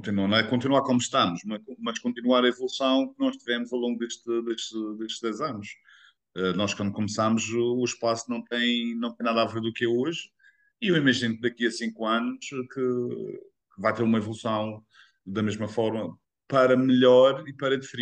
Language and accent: Portuguese; Madeira, Portugal; eu, como madeirense, fico um bocado cansado